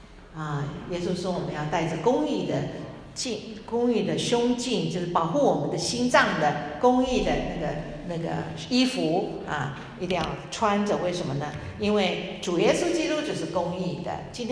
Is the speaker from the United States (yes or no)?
no; China; 我们中国人喜欢撒谎